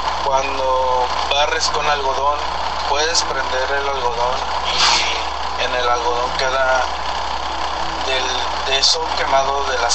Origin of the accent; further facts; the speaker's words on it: Tamaulipas, Mexico; now in United States; yo radico acá en Estados Unidos. Okay, pero originalmente yo crecí en Tamaulipas, ahí en una ciudad muy pequeña.